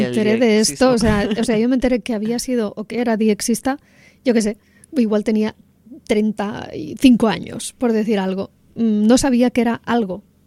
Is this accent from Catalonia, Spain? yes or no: yes; Rosselló, Catalonia, Spain; en mi pueblo, se llama Rosselló, está a 7 kilómetros de Lleida, y como muchos otros pueblos catalanes, tiene una radio municipal.